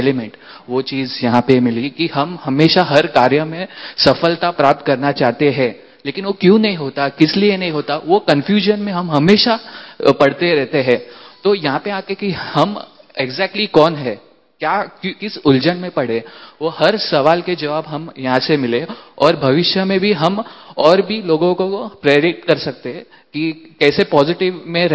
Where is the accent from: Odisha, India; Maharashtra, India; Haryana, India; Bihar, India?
Maharashtra, India; Mumbai; और मैं मुंबई से बिलोंग करता हूँ।